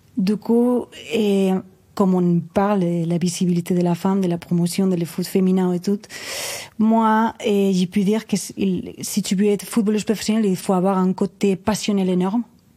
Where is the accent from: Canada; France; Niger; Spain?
Spain; French is a second language; Il y avait ici en Espagne, parce que moi je suis espagnole